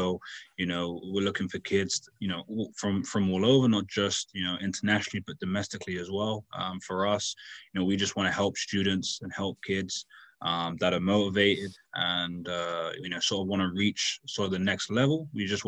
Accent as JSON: {"language": "English", "town": "Brentford", "region": "London", "country": "United Kingdom", "tie": "born or raised there", "also_born_or_lived": "New Jersey, United States", "said": "I was born in New Jersey. And then obviously moved back to England. So I was only here for about 2 months. So I grew up in Brentford, which is West London, over in the UK."}